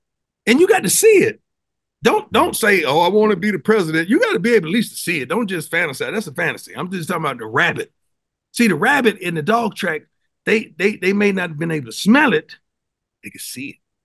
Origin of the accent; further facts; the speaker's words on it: Florida, United States; First of all, I'm from Florida. So we had dog tracks. growing up in Florida.